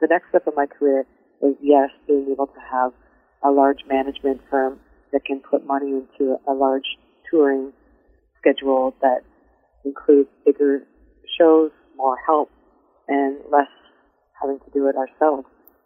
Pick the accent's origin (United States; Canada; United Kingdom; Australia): Canada; London, Ontario; Yeah, exactly. My hometown is London.